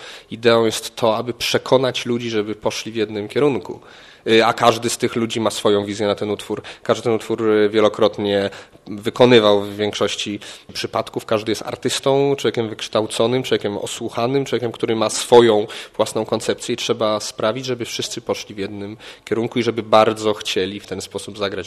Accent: Poznań, Greater Poland Voivodeship, Poland; Bywam tu rzadko, bo rzadko, ale jednak mieszkam w Poznaniu. Jestem poznaniakiem, czuję się poznaniakiem.

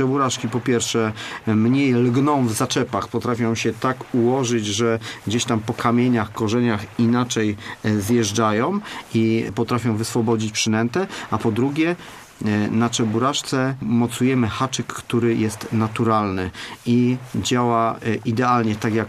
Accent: Konin, Greater Poland Voivodeship, Poland; now in Poznań, Poland; Ja pochodzę z Konina i jak tutaj się przeprowadziłem

